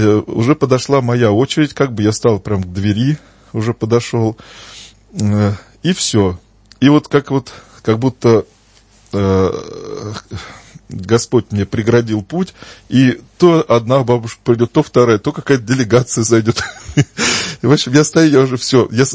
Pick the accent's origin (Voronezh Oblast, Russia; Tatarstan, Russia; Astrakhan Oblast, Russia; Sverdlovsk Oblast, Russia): Voronezh Oblast, Russia; где я рос осознанно, в Воронежской области, у нас даже не было там церкви ни одной рядом действующей. Вот, поэтому крестился я поздно